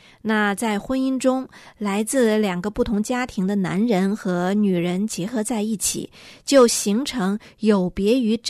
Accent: China; 嗯，这也难怪当我们中国人看到西方人18岁就离家的时候大惊小怪，

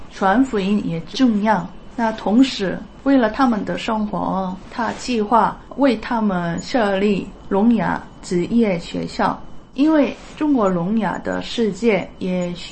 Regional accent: South Korea; Chinese is a second language; 我是韩国人。

